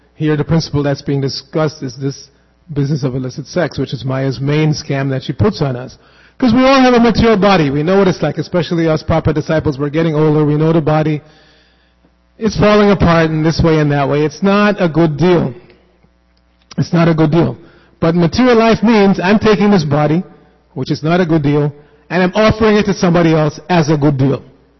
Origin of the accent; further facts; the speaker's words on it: Jamaica; born there; even I was born in Jamaica and we have this famous song that money is okay if it's evenly distributed.